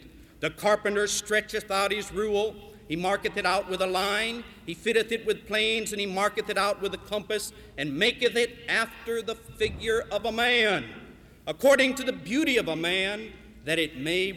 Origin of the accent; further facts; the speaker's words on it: Illinois, United States; now in North Carolina, United States; As he said, I'm from Illinois originally, but I adopted North Carolina as my state.